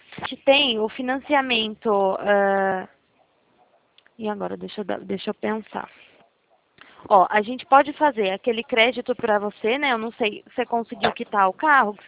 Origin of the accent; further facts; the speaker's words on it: Itatiba, São Paulo, Brazil; Eu sou de interior de São Paulo, Itatiba é o nome da cidade.